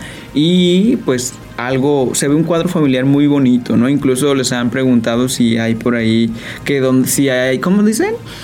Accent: Mexico; ya saben cómo somos los mexicanos

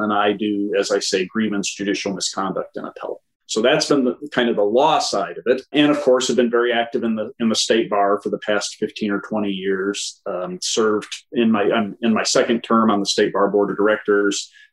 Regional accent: Wisconsin, United States; I grew up in central Wisconsin.

